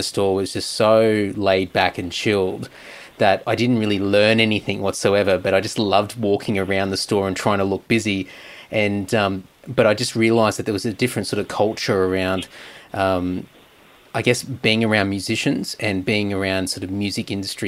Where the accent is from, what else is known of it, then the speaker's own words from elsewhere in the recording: Redcliffe, Queensland, Australia; I was growing up in Redcliffe in Queensland, and I worked in a local music store.